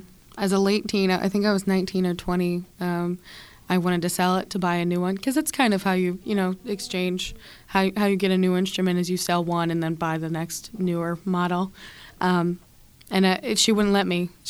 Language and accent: English; Dormont, Pennsylvania, United States; I'm actually from Pittsburgh. I grew up in Dormont, and then moved back from college, ended up going to Dormont again, so.